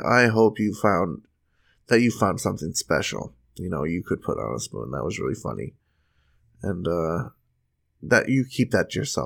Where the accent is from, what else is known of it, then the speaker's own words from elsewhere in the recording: Menominee, Michigan, United States; from Menominee, which is where my hometown